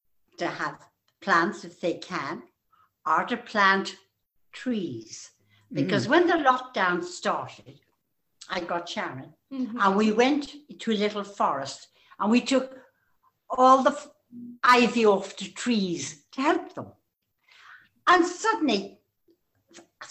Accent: Munster, Ireland; born there; I was born in County Cork in the south, and everybody in Ireland in those days spoke to each other

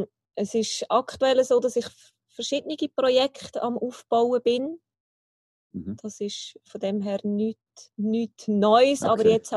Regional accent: Aargau, Switzerland; Also ich bin in der ersten Zeit im Aargau, habe ich gelebt. Und nach der Trennung von meinen Eltern sind wir dann, als ich 12 war, ins Luzernische gezogen. Inzwischen wohne ich mit der Familie wieder im Aargau.

